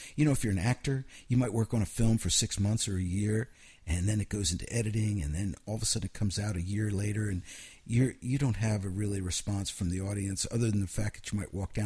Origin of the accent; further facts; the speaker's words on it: Pennsylvania, United States; And I grew up in Pennsylvania, a small town. There was a sheep farm right behind the house, woods and fields, and I went from being born in a city to being a country kid, basically.